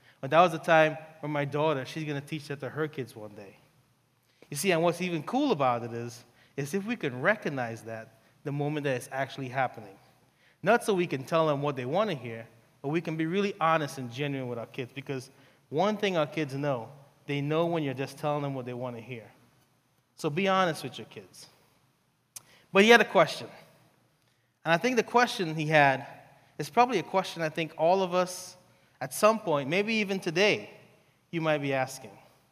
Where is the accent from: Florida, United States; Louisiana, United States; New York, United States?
New York, United States; moved away as an adult; now in Ohio, United States; But I grew up in New York, so that's why I have the accent. And I moved to Ohio back in 2001.